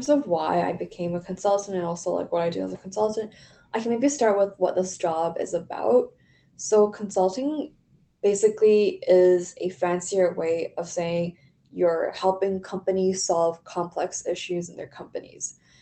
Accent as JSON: {"language": "English", "town": "Vancouver", "region": "British Columbia", "country": "Canada", "tie": "born or raised there", "also_born_or_lived": "Toronto", "said": "a little bit about myself. I grew up in Vancouver, went to high school in Vancouver, and then for college, I decided to go to the University of Toronto"}